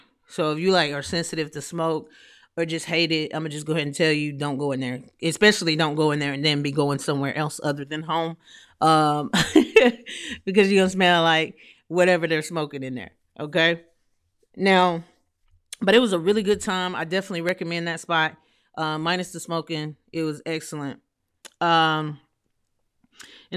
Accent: Atlanta, Georgia, United States; I am you y'all know I'm from Atlanta, so I love A-Town Wings.

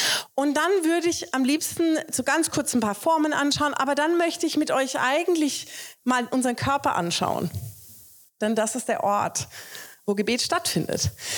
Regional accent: Baden-Württemberg, Germany; Aber ich komme aus Baden

